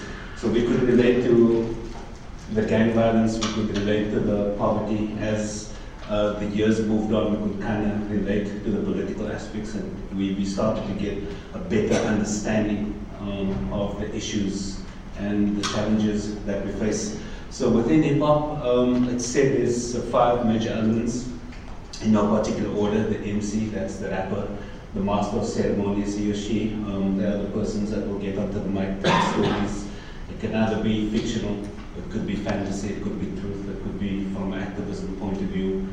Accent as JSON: {"language": "English", "town": "Cape Town", "region": "Western Cape", "country": "South Africa", "tie": "born or raised there", "said": "I was born and raised in District 6. My family were amongst those who forcefully moved, or forced out of District 6. We were relocated into Mitchell's Plain."}